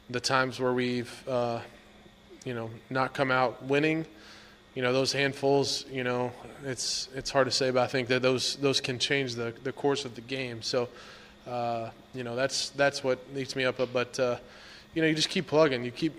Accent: Texas, United States; I mean, I grew up in Texas, obviously Cowboy country, a lot of my hometown, a lot of my friends and family back home.

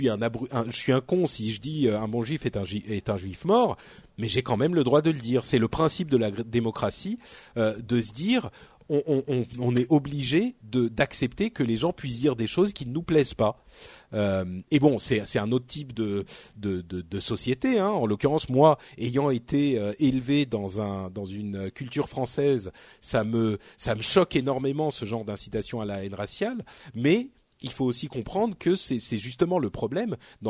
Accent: France; on voit ça en tant que Français

